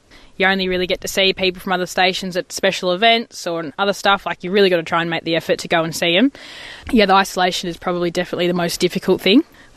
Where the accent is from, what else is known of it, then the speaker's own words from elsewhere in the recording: Tamworth, New South Wales, Australia; I'm a station hand here at Lindervale, and I'm originally from Tamworth in New South Wales.